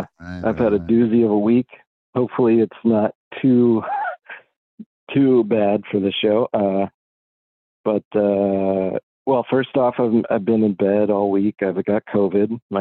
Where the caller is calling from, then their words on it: Massachusetts, United States; from Western Massachusetts.